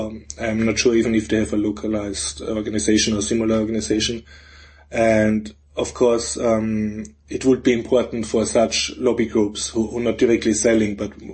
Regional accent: Vienna, Austria; English is a second language; I'm from Vienna.

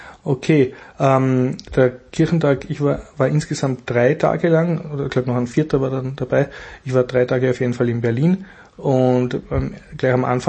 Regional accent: Austria; Mir hat natürlich sehr gut gefallen als Österreicher der Stand von Wir sind Kirche.

